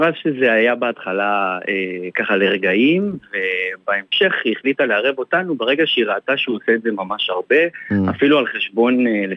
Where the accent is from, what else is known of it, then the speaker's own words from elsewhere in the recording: Central Israel, Israel; אני מהמרכז